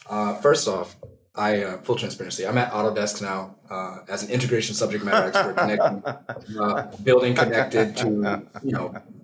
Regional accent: Terre Haute, Indiana, United States; I know that you guys did some work in Terre Haute, which is my hometown, Indiana, for FCA repairs there.

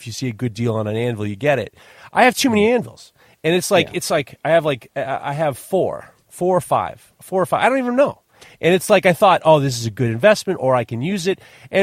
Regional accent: New York, United States; I'm from New York. My shit is fuck.

